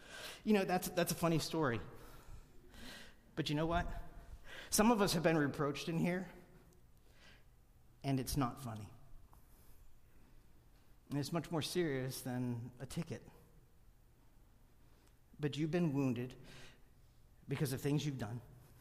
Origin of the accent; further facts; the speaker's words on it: Pennsylvania, United States; I'm from Pennsylvania, and I am in Tulsa, Oklahoma, preaching